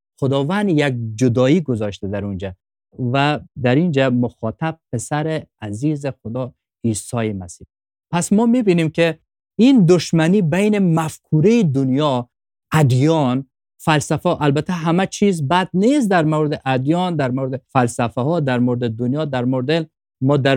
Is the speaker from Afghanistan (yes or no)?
yes; Afghanistan; خب ما از افغانستان هستیم